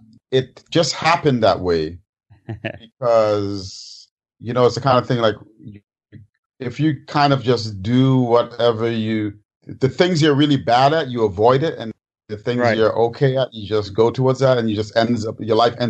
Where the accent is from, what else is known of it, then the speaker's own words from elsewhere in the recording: Bronx, New York, United States; After all, if you are African-American kid growing up in the Bronx, you know, hey, be an athlete, be a musician.